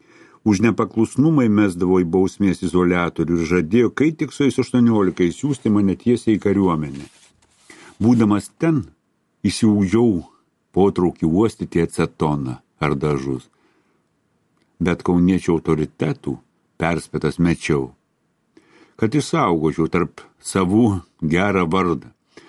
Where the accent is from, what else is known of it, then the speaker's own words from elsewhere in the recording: Kaunas, Kaunas County, Lithuania; Gimiau ir augau Kaune, Šančiuose.